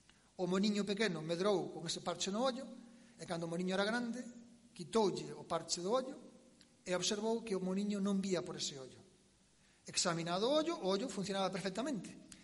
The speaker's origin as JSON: {"language": "Galician", "region": "Galicia", "country": "Spain", "tie": "born or raised there", "said": "na miña casa había unha grade, eu son de da Costa da Morte, eu de pequeno poñeme enriba da grade"}